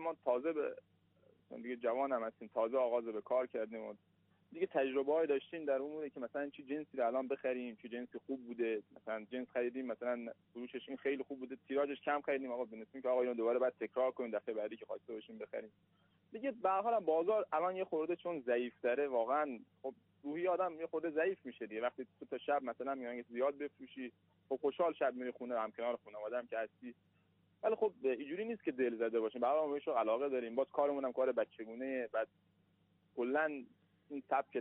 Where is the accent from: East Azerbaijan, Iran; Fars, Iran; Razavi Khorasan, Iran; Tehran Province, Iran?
Razavi Khorasan, Iran; Mashhad; من متولد سال 76 از هرات هستم، بعد در مشهد متولد شدیم و الانم مشغول کسب پوشاک بچگانه در سه شهریور مشهدیم.